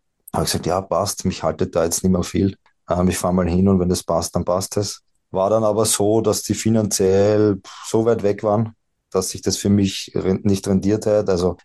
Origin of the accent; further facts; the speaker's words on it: Vienna, Austria; raus aus Wien, weil ich bin ein richtiger Wiener.